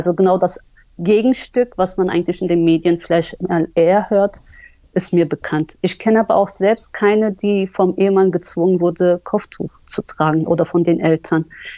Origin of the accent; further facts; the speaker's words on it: Berlin, Germany; born there; Ich bin eine gebürtige Berlinerin